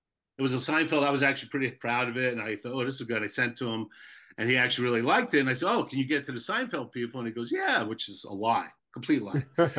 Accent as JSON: {"language": "English", "region": "New Jersey", "country": "United States", "said": "but I'm from Jersey. I never expected to come out here ever."}